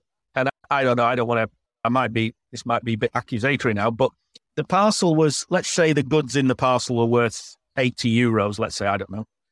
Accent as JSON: {"language": "English", "country": "United Kingdom", "said": "the postman just basically comes up the lane, knows that we're British and writes a number on the parcel"}